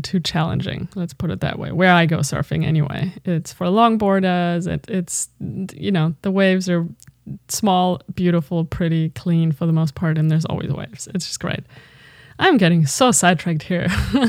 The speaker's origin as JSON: {"language": "English", "country": "Germany", "said": "hey, you from Germany, I'm from Germany, woohoo."}